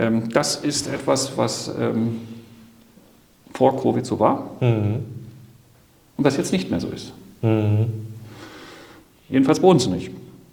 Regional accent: Germany; now in China; Und ich gucke als Deutscher aus China auf die Welt.

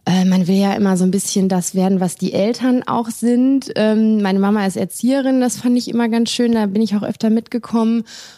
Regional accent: Gütersloh, North Rhine-Westphalia, Germany; ich komme aus Gütersloh, bin 36 Jahre alt

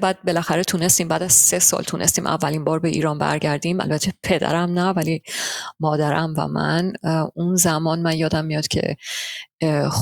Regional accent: Hoffenheim, Baden-Württemberg, Germany; also born or lived in Tehran; نزدیک هایدلبرگ در دهی به نام هوفنهایم

